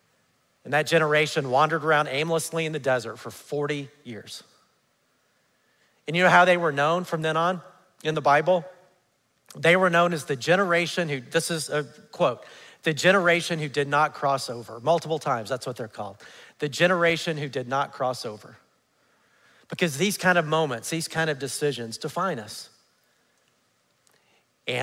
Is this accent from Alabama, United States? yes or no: yes; Huntsville, Alabama, United States; I grew up in Huntsville, Alabama. We had the first ice hockey program in the South.